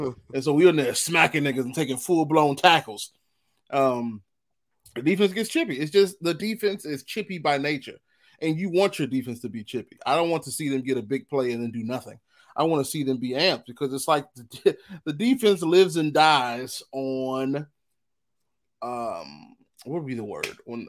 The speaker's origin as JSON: {"language": "English", "town": "Chicago", "region": "Illinois", "country": "United States", "said": "It could be because we're from Chicago and there are certain words you don't say."}